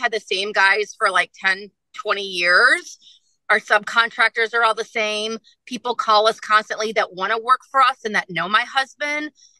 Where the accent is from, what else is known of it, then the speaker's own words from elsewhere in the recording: Chicago, Illinois, United States; At the time, I'm from Chicago. My husband's from Italy.